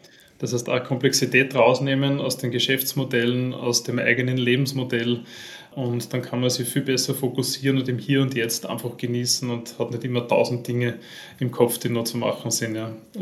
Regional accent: Upper Austria, Austria; Ich bin aus Österreich, nachdem du ja aus Deutschland bist, sage ich das dazu. In Oberösterreich geboren

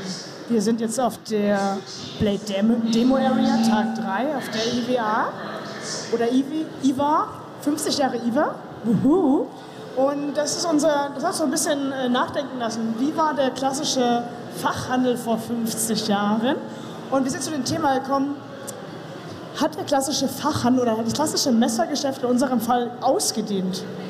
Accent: Hamburg, Germany; ich komme aus Hamburg

